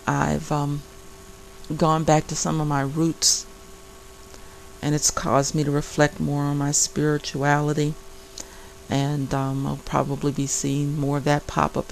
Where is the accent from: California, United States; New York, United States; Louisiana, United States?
Louisiana, United States; New Orleans; I think my hometown is unique, but I think many people who are educated and who know or who have visited New Orleans would recognize that New Orleans really is very unique